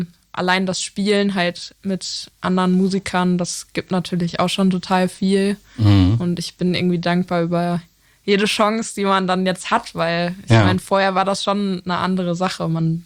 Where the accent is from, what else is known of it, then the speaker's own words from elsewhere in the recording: Lippstadt, North Rhine-Westphalia, Germany; Ich komme aus Lippstadt. Das ist zwischen Soest und Paderborn.